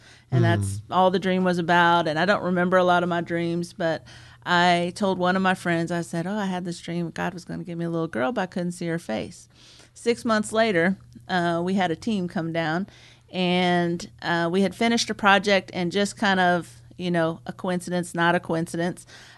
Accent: Dallas, Texas, United States; I grew up in Dallas, Texas, and kind of inner city, Dallas, Texas.

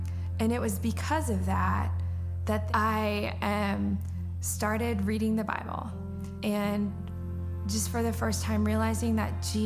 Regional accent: Kansas, United States; I'd always wanted to go to K-State, because I grew up in Kansas.

